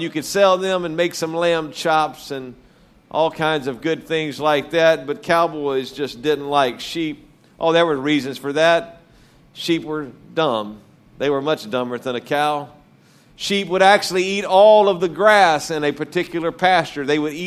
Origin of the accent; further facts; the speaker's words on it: Louisiana, United States; And I was raised in Louisiana, and I was raised going to in and around rodeos and other things.